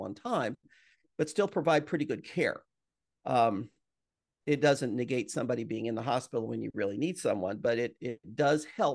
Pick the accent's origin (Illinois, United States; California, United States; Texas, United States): Illinois, United States; Well, I'll use Illinois. That's my home. Well, it was my home state.